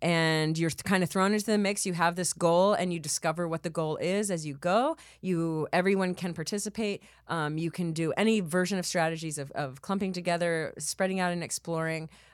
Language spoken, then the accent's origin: English; Texas, United States; I'm from Texas.